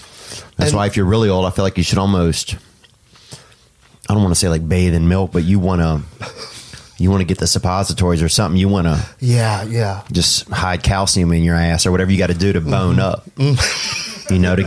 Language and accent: English; New Orleans, Louisiana, United States; I'm from New Orleans, and it's a city.